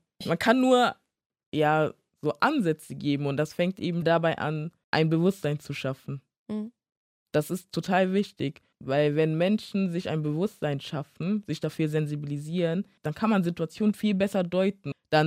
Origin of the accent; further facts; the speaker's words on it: Ghana; ich wurde ja auch in Ghana geboren, ich komme aus Ghana.